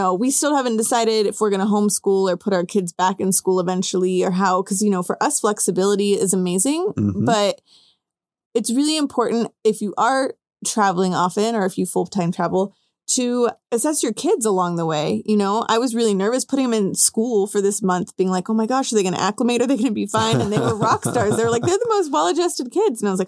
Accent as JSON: {"language": "English", "town": "Wilmington", "region": "Delaware", "country": "United States", "tie": "born there", "also_born_or_lived": "Mexico", "said": "And I was born in Wilmington, Delaware, in the United States. But my mom is from Chihuahua, and I went to elementary school for a year in Mexico."}